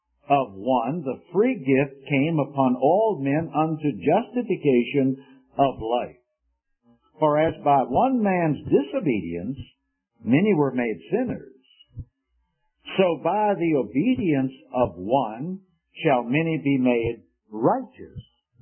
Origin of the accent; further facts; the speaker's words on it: Richmond, Virginia, United States; It was the latter part of 1954 in my hometown of Richmond, Virginia.